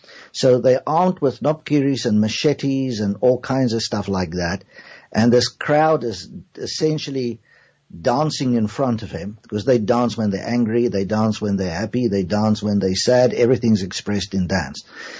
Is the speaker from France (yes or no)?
no; South Africa; the one thing that strikes you as a South African pretty much immediately is there's a very big Zulu component